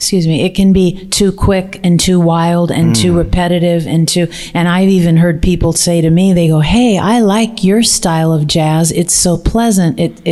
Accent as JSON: {"language": "English", "town": "Salem", "region": "Oregon", "country": "United States", "said": "Oh, I'm originally from Salem, Oregon."}